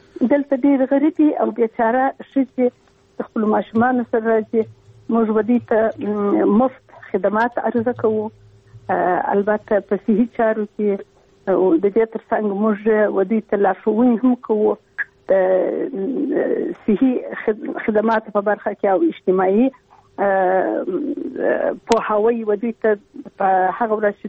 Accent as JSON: {"language": "Pashto", "region": "Kandahar", "country": "Afghanistan", "said": "زه یو افغان یم او بیا د کندهار اوسیدونکی یم. په یو حساب چون وینه مې پښتنه ده،"}